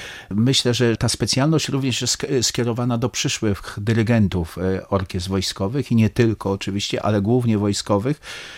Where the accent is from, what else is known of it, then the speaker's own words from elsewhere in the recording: Chełmno, Kuyavian-Pomeranian Voivodeship, Poland; ja też pochodzę z Chełmna